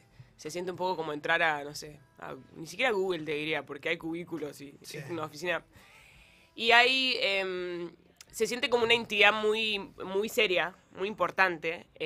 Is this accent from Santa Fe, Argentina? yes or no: no; San Isidro, Buenos Aires Province, Argentina; Yo me acuerdo, pues soy de San Isidro.